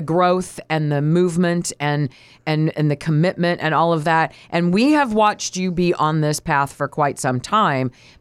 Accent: Indiana, United States; I'm from Indiana.

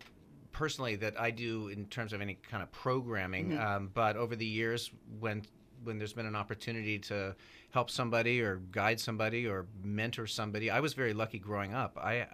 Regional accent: St. Helena, California, United States; I grew up in St. Helena, grew up in Napa Valley, and I loved this place and I loved the people here.

